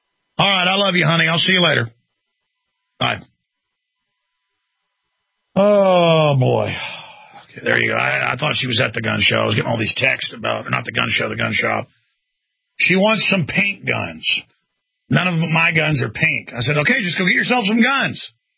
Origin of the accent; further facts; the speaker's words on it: United States; I mean, I'm as American as it gets, okay? Up one side and down the other. Pilgrim's Progress, baby, that's me. Pilgrim all the way, one side and down the other. And I, both sides of my family.